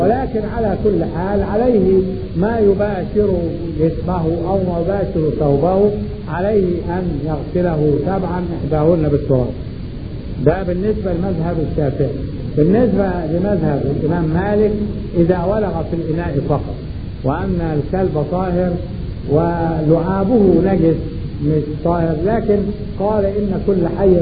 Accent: Upper Egypt, Egypt; وده موجود عندنا في الصعيد

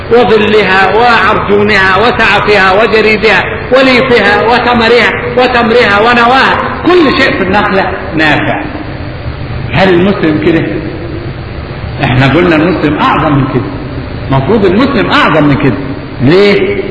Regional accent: Upper Egypt, Egypt; والله عندنا في الصعيد كل البيوت مسقوفة بالجريد

